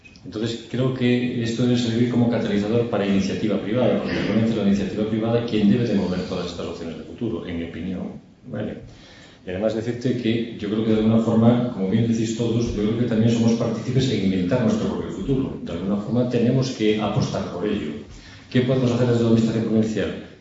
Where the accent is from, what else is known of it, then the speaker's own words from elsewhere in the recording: Galicia, Spain; Pensemos que nosotros, aparte de españoles, somos gallegos.